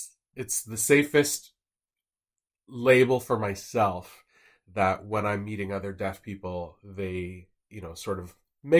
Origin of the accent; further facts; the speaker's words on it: United States; now in United Kingdom; I identify as Filipino American. So that makes me an immigrant here in the UK.